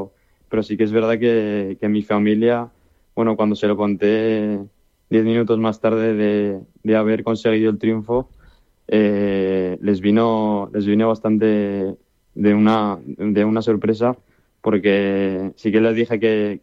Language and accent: Spanish; Zaragoza, Aragon, Spain; now in Sweden; la bandera del Real Zaragoza, que es la ciudad de donde vengo. Y orgulloso, la verdad.